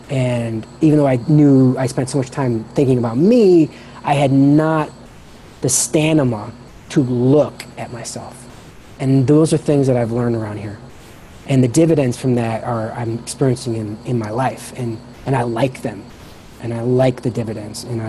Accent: Chicago, Illinois, United States; I grew up in the Midwest, right, in Chicago.

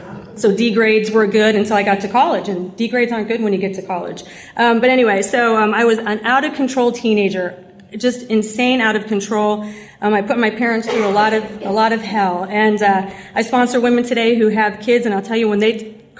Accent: Chicago, Illinois, United States; I'm from Chicago, so there's a lot of Irish Catholic drinkers in Chicago.

